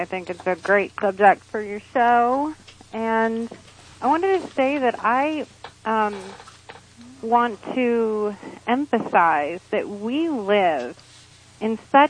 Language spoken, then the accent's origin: English; New Jersey, United States; And I grew up in New Jersey. There's no culture or consciousness about nutrition where I grew up.